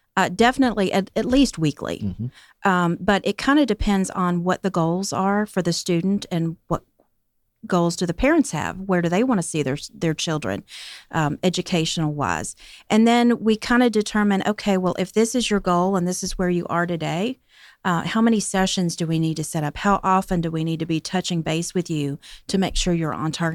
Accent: Kentucky, United States; Both of my parents were teachers. I grew up in Kentucky in a rural area

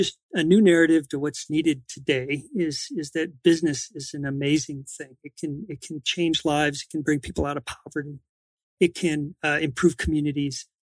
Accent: Wisconsin, United States; Growing up in Wisconsin, it was pretty sheltered. What happened in our own little town, that was about it.

